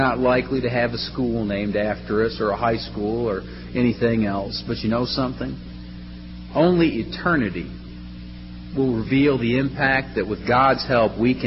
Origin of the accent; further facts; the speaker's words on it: Michigan, United States; I come from Michigan, and in the late 1800s, there were many churches of Christ up there